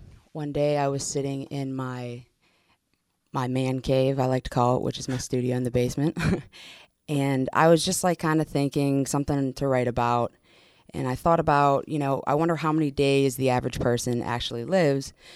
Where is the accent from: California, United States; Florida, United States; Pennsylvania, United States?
Pennsylvania, United States; Irwin; Yes, I am. I'm from Pittsburgh. I'm from a small town called Irwin. I went to Penn Trafford High School and kind of grew up in the suburbs.